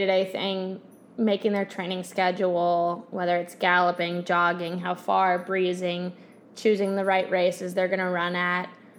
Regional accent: New Jersey, United States; So I'm from New Jersey.

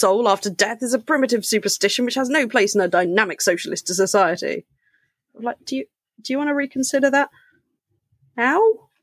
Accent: United Kingdom; Not that we endorse the weed, obviously, being British and...

